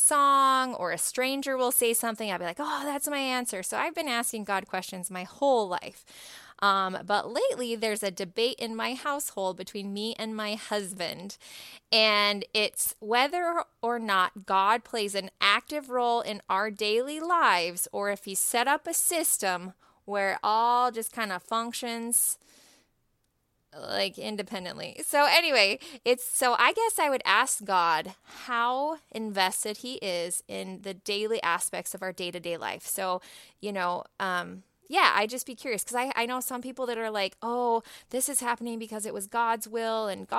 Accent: Utah, United States; I grew up in Utah, so there's a church on every corner.

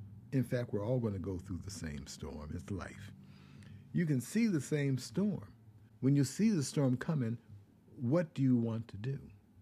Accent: Pennsylvania, United States; now in Georgia, United States; I came from the east. I grew up in Pennsylvania, and I live in Georgia.

